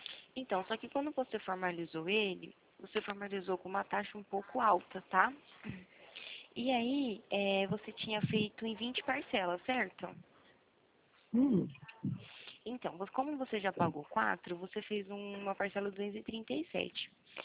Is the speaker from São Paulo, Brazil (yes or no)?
yes; Marília, São Paulo, Brazil; eu sou de Marília, na verdade.